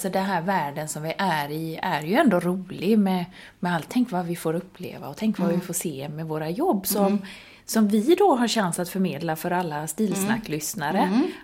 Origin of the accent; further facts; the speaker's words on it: Finland; jag kommer ju från Finland från början